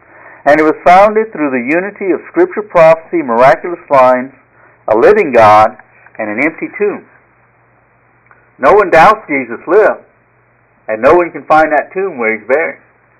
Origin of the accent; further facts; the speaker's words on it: Louisiana, United States; You know, I came from Louisiana, so naturally the Saints would be somebody that would be popular to a lot of people who live in this area that, of course, came from there.